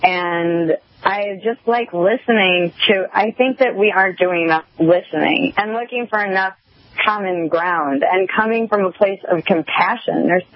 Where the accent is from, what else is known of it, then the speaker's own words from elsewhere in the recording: New England, United States; it would be the same as if I went home and said I was a Yankees fan because I'm from New England.